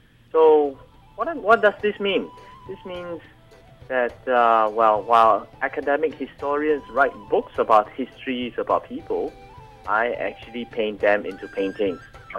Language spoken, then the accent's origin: English; Singapore; I was growing up in Singapore, which was fast-changing.